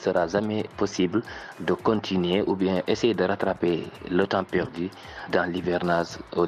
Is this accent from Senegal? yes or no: yes; Senegal; Et je les envoie au village chez moi au Sénégal.